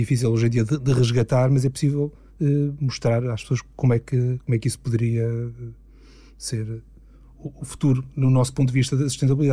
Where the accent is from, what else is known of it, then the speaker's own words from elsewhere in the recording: São Cosmado, Centro, Portugal; Sou de Viseu, de uma aldeia perto de Viseu.